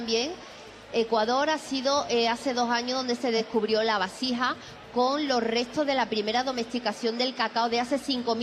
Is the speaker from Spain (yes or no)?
yes; Andalusia, Spain; accent: Malaga; Aunque yo tengo mi acento muy malagueño.